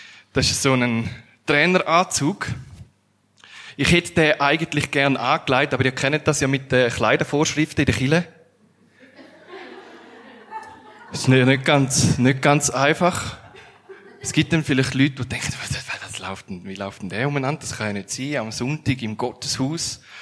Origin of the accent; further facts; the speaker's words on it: Switzerland; Weil wir sind Schweizer. Wir haben ganz eine andere Kultur.